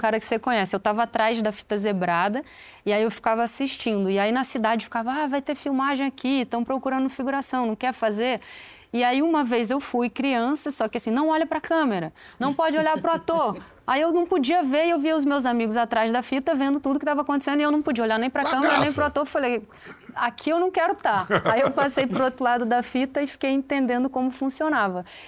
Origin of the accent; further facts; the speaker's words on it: Paraty, Rio de Janeiro, Brazil; Ah, eu sou de Paraty. Lá não tinha cinema.